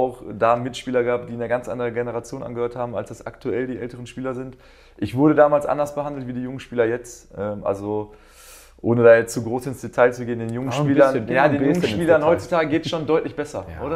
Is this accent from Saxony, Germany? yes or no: no; Essen, North Rhine-Westphalia, Germany; Essener, ich komme aus Essen